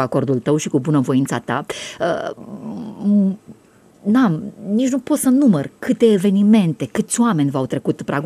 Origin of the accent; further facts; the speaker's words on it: Romania; suntem români harnici și putem, avem atâta potențial, nu?